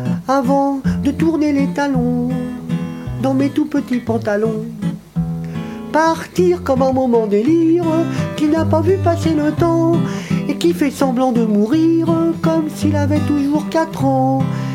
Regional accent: Normandy, France; Ah ouais, chez nous en Normandie, c'est le bordel.

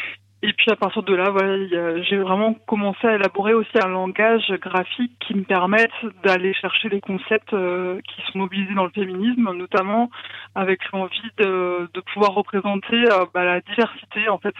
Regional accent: Hauts-de-France, France; born there; moi, je suis née en Picardie, c'était exactement la même chose.

